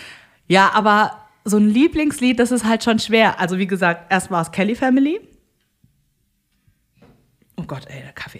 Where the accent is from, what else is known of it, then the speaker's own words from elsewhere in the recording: South Korea; Und ja, ich komme aus Korea. Ja, als ich in der Grundschule war, habe ich auch K-Pop gehört, wenn ich in Korea war.